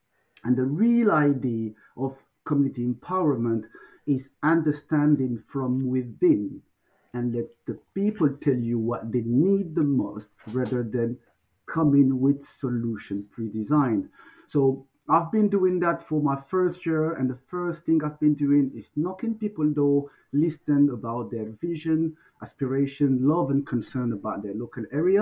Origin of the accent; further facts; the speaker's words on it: Paris, Île-de-France, France; English is a second language; now in London, United Kingdom; So I am originally from France, Paris, but very quickly I felt that comfortable living in London